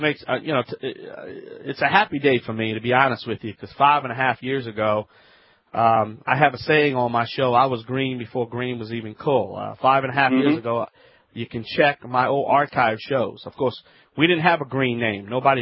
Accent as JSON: {"language": "English", "region": "Louisiana", "country": "United States", "said": "I'm the Cajun man from the Bayou Land."}